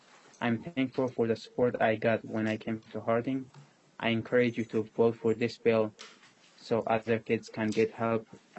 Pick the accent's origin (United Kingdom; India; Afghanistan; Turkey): Afghanistan; English is a second language; now in United States; I'm from Afghanistan, and I immigrated to the United States in 2016.